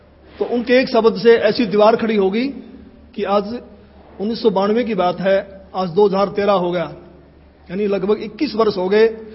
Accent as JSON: {"language": "Hindi", "town": "Dhanana", "region": "Haryana", "country": "India", "tie": "born or raised there", "said": "गांव धनाना, जिला सोनीपत, हरियाणा का रहने वाला हूं"}